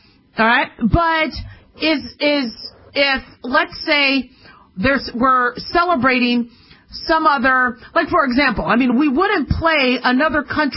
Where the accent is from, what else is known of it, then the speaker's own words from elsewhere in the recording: United States; All right, so I'm American, obviously, but my father came to this country. I have Russian, German, Austrian, Israeli.